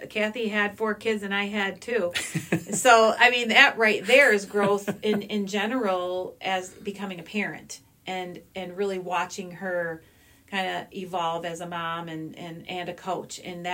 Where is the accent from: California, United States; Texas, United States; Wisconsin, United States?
Wisconsin, United States; Racine; I am from Racine, so that was kind of a really exciting to me because I could be where my family was.